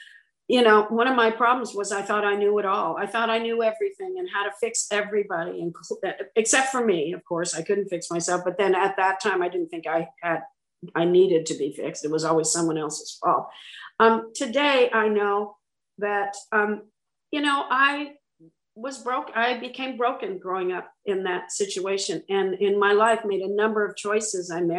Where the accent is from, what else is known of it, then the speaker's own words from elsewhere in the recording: Van Nuys, California, United States; Now, I grew up in Van Nuys, not a lot of wildfires in Van Nuys, California.